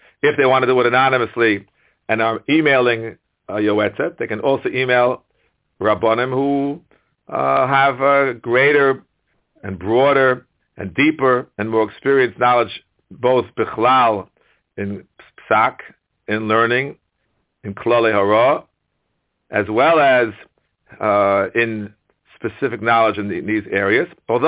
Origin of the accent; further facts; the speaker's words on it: United States; I'm speaking as an American rav